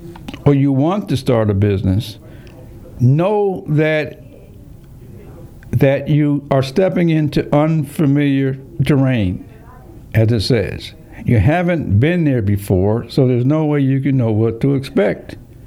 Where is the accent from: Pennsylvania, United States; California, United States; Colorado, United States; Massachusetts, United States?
Massachusetts, United States; Springfield; From Springfield, Massachusetts.